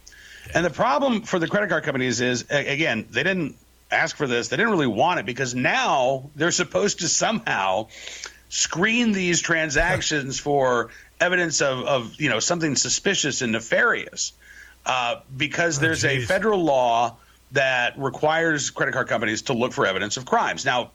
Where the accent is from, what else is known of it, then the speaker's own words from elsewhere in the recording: Oklahoma, United States; Well, listen, I grew up in Oklahoma.